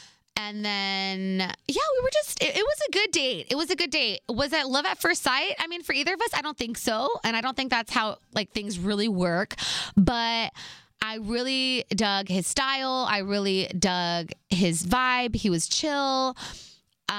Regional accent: California, United States; especially because we're both from the Bay.

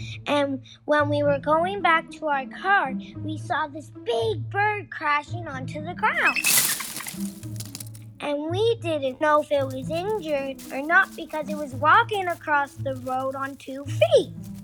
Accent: Halifax, Nova Scotia, Canada; I am from Halifax, Nova Scotia.

